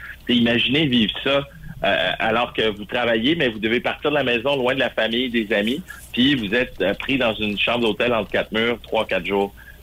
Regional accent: Quebec, Canada; Puis ça va faire bouger les choses chez nous, au Québec en particulier.

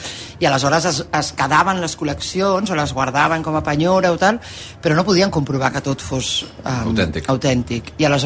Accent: Albons, Catalonia, Spain; Portar-nos en un poble de l'Empordà absolutament extraordinari, que és el meu poble, que es diu Albons

